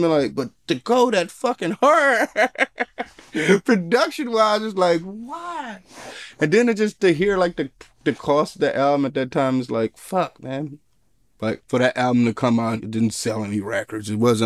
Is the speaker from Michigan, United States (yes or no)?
yes; Detroit, Michigan, United States; growing up in Detroit, it almost have like a Motown feel to me.